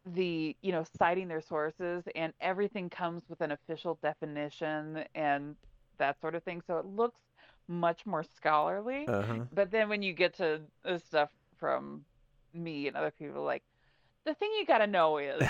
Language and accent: English; Texas, United States; He was from New York, and I was like, yeah, I'm from the Metroplex.